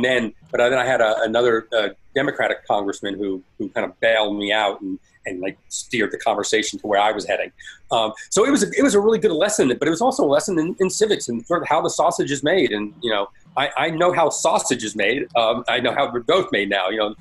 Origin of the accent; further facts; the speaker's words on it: Elizabeth, New Jersey, United States; That's, I grew up in Elizabeth, New Jersey.